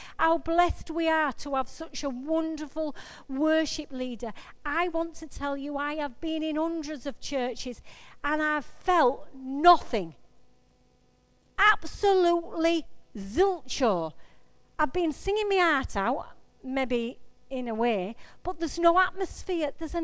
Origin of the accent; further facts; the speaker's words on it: England, United Kingdom; we're reserved anyway, because we're English, and it's a horrible thing anyway, because we have this reservedness.